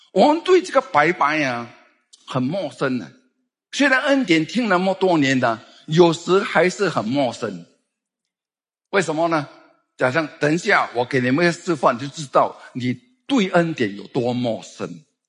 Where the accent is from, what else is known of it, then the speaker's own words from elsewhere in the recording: Singapore; 抱怨是我们新加坡人最喜欢做的啦